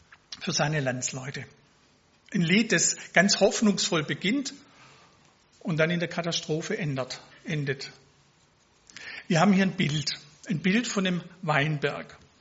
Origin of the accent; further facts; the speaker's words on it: Dettingen an der Erms, Baden-Württemberg, Germany; ich komme nicht aus Neuffen. Ich komme aus Dettingen-Erms. Aber ich zähle mich seit 30 Jahren zur Gemeinde in Neuffen, zur EFN.